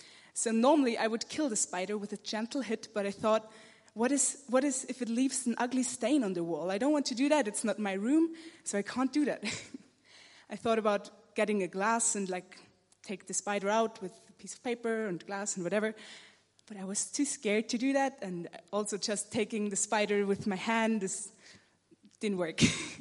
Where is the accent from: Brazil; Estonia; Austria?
Austria; English is a second language; my English sounds a bit weird, that is because I'm from Austria and English is not my first language.